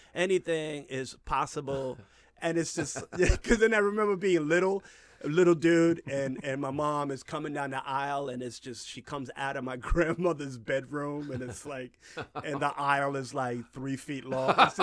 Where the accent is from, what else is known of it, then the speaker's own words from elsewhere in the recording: Bronx, New York, United States; I grew up in the Bronx.